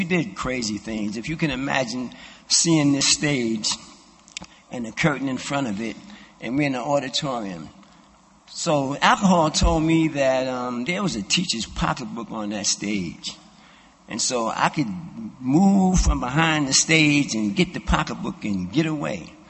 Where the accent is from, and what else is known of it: Brooklyn, New York, United States; born or raised there